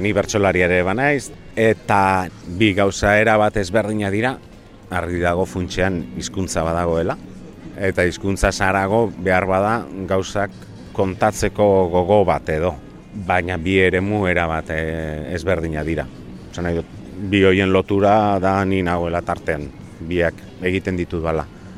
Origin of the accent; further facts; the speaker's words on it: Durango, Basque Country, Spain; Durangarra naiz